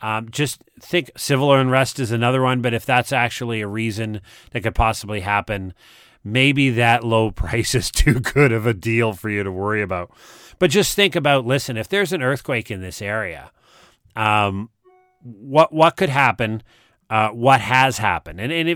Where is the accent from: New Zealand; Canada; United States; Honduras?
Canada; getting myself back to my home country of Canada.